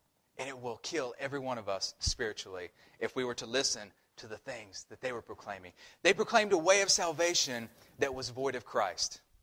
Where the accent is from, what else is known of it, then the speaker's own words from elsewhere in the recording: Arkansas, United States; a story that I heard a couple months ago from my hometown, actually. This guy who lives just outside my hometown, he called in a snake specialist to come out to his house. Now, that's no big deal. In Northwest Arkansas, there are a lot of snakes.